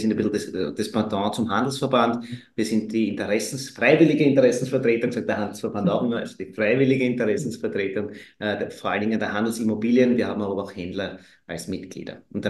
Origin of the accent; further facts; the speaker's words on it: Baden, Lower Austria, Austria; Ich bin geborener Badener und lebe wirklich gerne da.